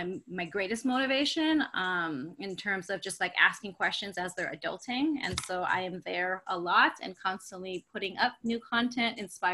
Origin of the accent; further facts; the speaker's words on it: Philippines; first language Kapampangan; English is a second language; now in Hawaii, United States; There's one similar in my native language, which is Kapungbangan. It's in the North Philippines.